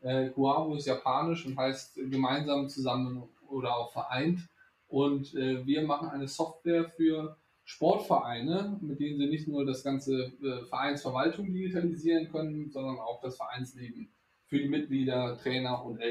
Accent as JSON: {"language": "German", "region": "Rhineland", "country": "Germany", "tie": "born there", "said": "Komme gebürtig aus dem Rheinland und bin inzwischen 38 Jahre alt"}